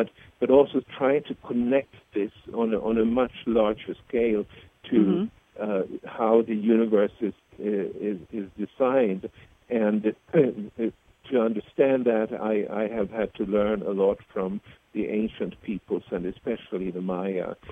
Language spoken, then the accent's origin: English; Stockholm, Stockholm County, Sweden; Well, I was born and raised in Stockholm in Sweden